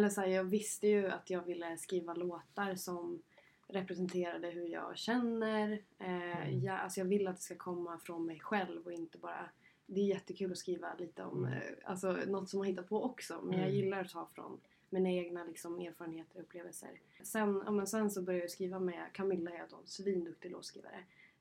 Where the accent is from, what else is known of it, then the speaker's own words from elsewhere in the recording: Jämtland County, Sweden; now in Stockholm, Sweden; Jag är från Norrland, uppe, eller Jämtland måste man väl säga. Uppväxt där, flyttade till Stockholm när jag var typ 19.